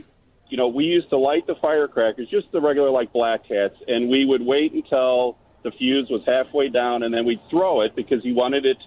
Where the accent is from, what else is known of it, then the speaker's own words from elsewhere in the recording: Deerfield, United States; Yeah, I grew up in Deerfield, and back then, we were not allowed to light the snakes